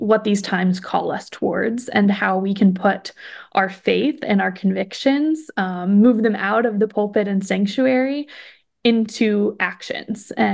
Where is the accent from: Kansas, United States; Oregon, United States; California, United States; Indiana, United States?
Kansas, United States; I'm a New England transplant, but I grew up in Kansas and have a real affinity for the Midwest.